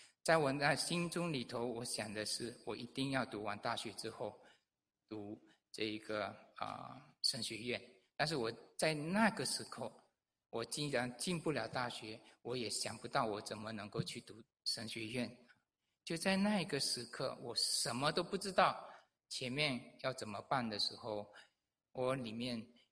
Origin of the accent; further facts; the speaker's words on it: Malaysia; 这是我的家乡在梅里沙老月马来西亚的那个地方。这条路是30多年我开过的一条路。